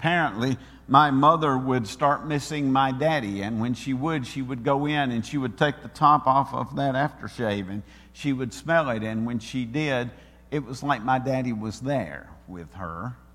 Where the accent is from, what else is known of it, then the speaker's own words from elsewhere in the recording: Georgia, United States; A few years ago, I sold the farm where I grew up in Georgia.